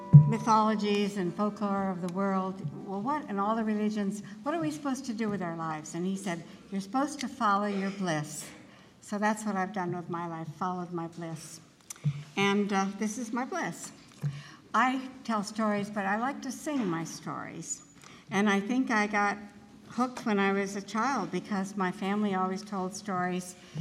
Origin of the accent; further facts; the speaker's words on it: Ohio, United States; Well, just like I grew up back in Ohio, and a little town, wasn't much to do.